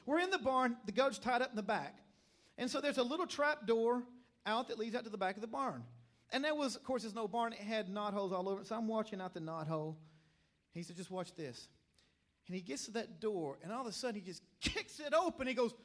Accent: Tennessee, United States; But I grew up in Middle Tennessee, and in Middle Tennessee, we didn't have a lot to do in the summer to keep us busy

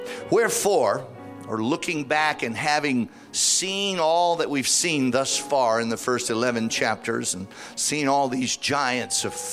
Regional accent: Baton Rouge, Louisiana, United States; He's out of Brother Tony Spell's church there in Baton Rouge, my hometown.

